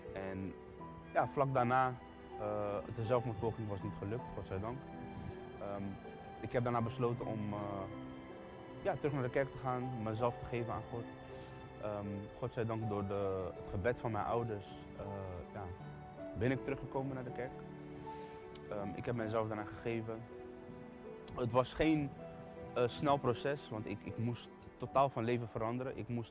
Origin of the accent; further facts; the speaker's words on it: The Hague, South Holland, Netherlands; Ik kom uit Den Haag. Ik heb een goede jeugd gehad.